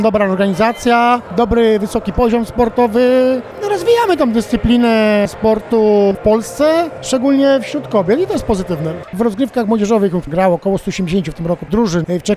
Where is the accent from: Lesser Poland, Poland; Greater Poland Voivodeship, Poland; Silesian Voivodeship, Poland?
Silesian Voivodeship, Poland; mimo że jestem ze Śląska